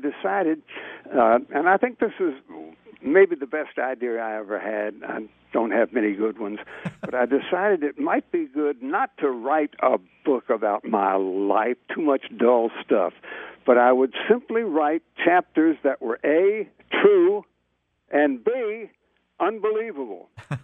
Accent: North Carolina, United States; I'm from North Carolina. To me, a public figure at that time was anybody who'd done jury duty.

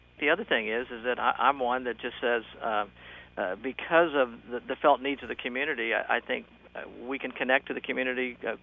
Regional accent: Orlando, Florida, United States; I mean, I grew up in Orlando. My net's pretty wide in Central Florida.

